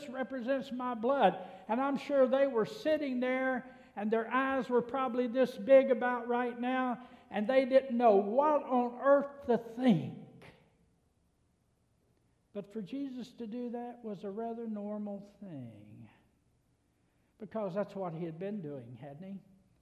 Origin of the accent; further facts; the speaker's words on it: Arkansas, United States; growing up in Northeast Arkansas when Thanksgiving and Christmas would roll around